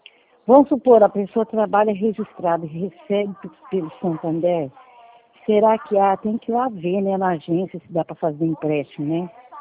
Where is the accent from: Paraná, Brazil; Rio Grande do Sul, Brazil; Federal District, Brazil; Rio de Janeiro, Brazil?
Paraná, Brazil; eu sou do Paraná, do Ratinho.